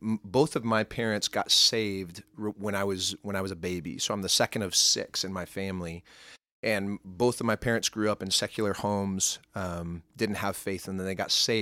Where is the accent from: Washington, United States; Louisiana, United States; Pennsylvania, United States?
Washington, United States; Kirkland; So originally from Kirkland, Washington.